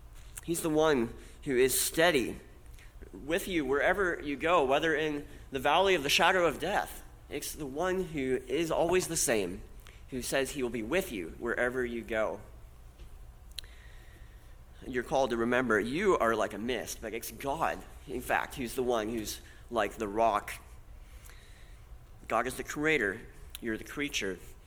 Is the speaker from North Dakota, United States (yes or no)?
yes; North Dakota, United States; It's like where I grew up in North Dakota in the wintertime when you would breathe and it would be just a mist